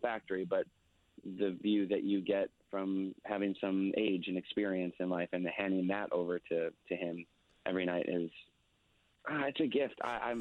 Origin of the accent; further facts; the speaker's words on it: Chicago, Illinois, United States; Well, I'm from Chicago.